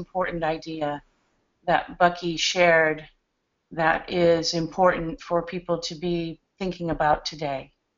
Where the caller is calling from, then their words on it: Corte Madera, California, United States; Hi, I'm calling from Corte Madera, California, Marin County